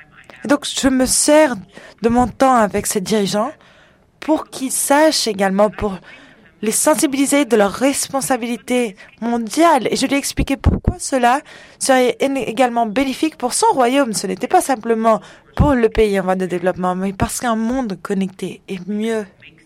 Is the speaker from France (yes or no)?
no; Botswana; je viens du Botswana, qui est l'un des producteurs de diamants principaux au monde.